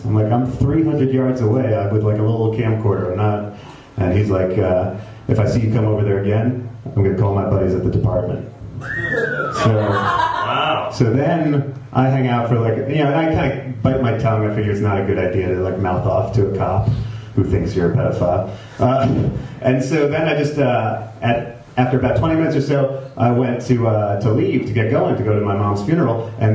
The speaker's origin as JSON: {"language": "English", "town": "New York City", "region": "New York", "country": "United States", "said": "it's like they saw that I was from New York City"}